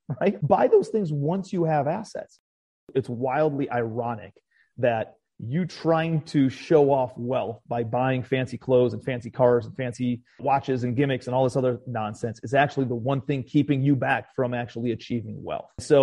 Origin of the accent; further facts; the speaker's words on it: Cleveland, Ohio, United States; now in Charleston, United States; I'm from Cleveland originally. I had moved back to Cleveland after I went broke in 2012. And I lived in Cleveland for about 7 more years and moved back to Charleston about 4 years ago.